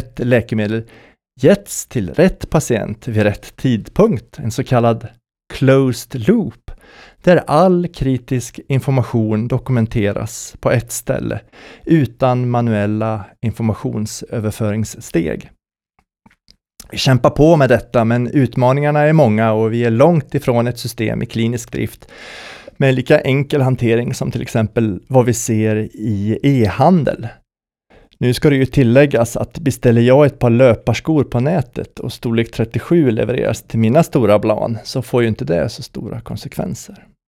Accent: Degerfors, Örebro County, Sweden; Under min fina uppväxt i östra Värmland, jag är från Degerfors

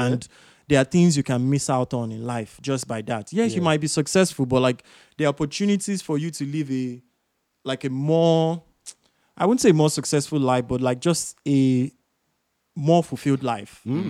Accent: Nigeria; being growing up in Nigeria

